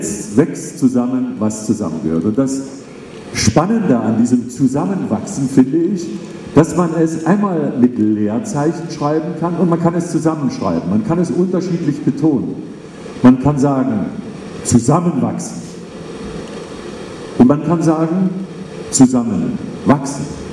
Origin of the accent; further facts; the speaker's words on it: Germany; Wir kommen aus der DDR. Viele von uns. Ich komme übrigens nicht aus der ehemaligen DDR, sondern ich komme aus der DDR. Und ich habe ein wunderbares Leben gehabt, eine wunderbare Jugendzeit.